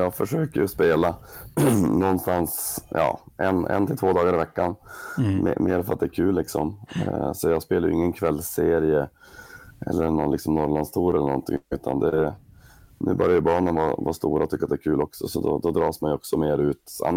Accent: Bergsbyn, Norrbotten County, Sweden; Vi är uppvuxna ute i Bergsbyn båda två.

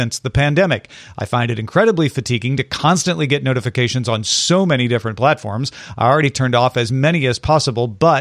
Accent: Missouri, United States; from the Illinois side of Missouri.

